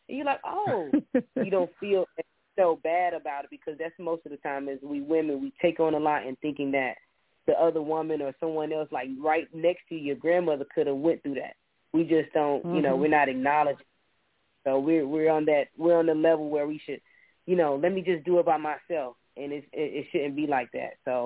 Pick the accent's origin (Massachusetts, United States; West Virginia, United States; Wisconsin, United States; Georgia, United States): Georgia, United States; My whole perspective, yes, like growing up in Georgia, yes.